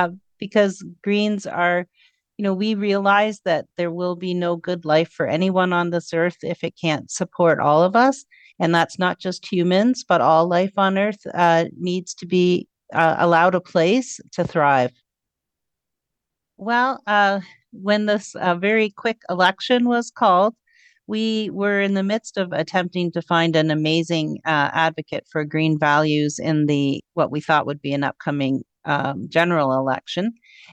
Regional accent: Sarnia, Ontario, Canada; now in Belleville, Canada; I was born and raised in Sarnia, heart of the petrochemical valley.

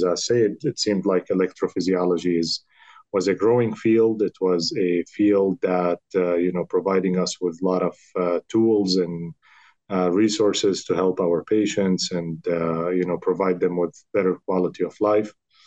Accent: Syria; So I'm originally from Syria. So I grew up in Syria, and I did my med school in Damascus University in Syria

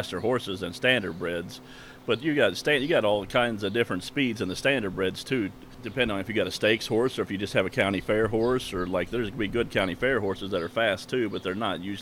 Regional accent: Arthur, Illinois, United States; I'm from Arthur, Illinois, but I come up here every day and train the horses.

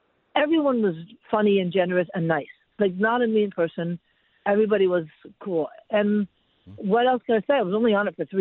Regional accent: New York City, New York, United States; also born or lived in London / Los Angeles; I grew up in Manhattan. I didn't drive until I was in my 30s, so I moved to L.A.

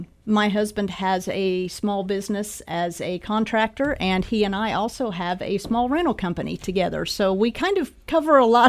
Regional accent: Cottonwood Falls, Kansas, United States; now in Emporia, United States; Well, I grew up in Cottonwood Falls, so I've always been close. If I haven't lived in Emporia, I have lived near Emporia

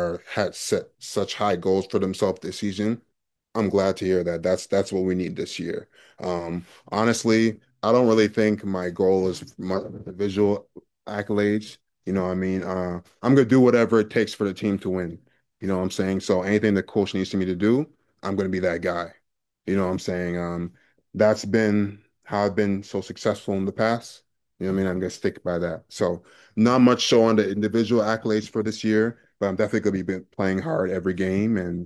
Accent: Toronto, Ontario, Canada; Yeah, I'm from Toronto and stuff

